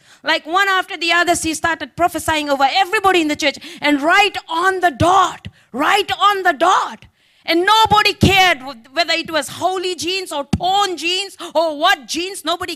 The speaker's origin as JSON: {"language": "English", "country": "Fiji", "said": "I come from Fiji Islands"}